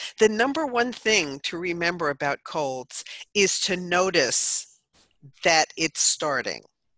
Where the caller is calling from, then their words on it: Palo Alto, California, United States; Palo Alto.